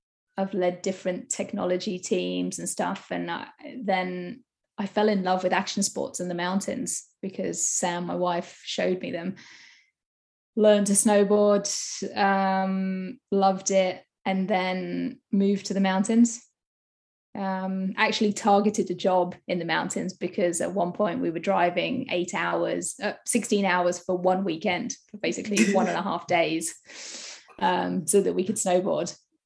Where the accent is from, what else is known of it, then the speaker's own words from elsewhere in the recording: United Kingdom; So my story, I mean, as you just mentioned … I'm originally from the UK.